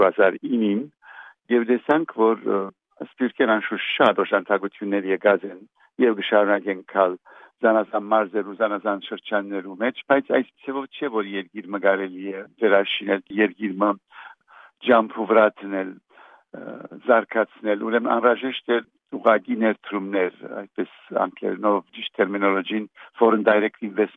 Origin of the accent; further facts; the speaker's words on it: Lebanon; also born or lived in Iraq; Ես Լիբանանահայ եմ, սովորական արմատներս Հյուսիսային Բաշկաստանն են